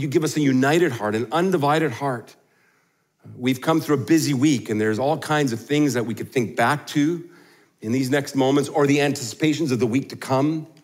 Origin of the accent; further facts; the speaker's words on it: Baden-Württemberg, Germany; I grew up in Germany. My mom and dad were missionaries in Germany. And one of the joys of being there is, I mean, we lived in the southwest part, right on the Swiss border.